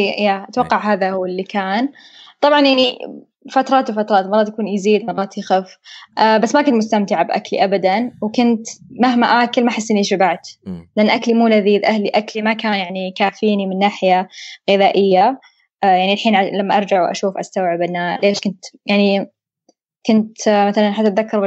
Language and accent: Arabic; Saudi Arabia; أنا برجع سعودية